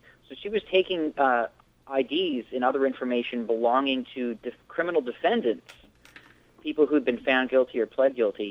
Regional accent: Nebraska, United States; born there; I was born in Nebraska, and there's in the hospitals there they still have this really beautifully intaglio engraved birth certificates

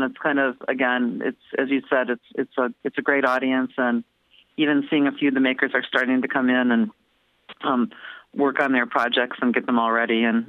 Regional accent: California, United States; I'm from California and Bay Area, and so we have, we're kind of used to this

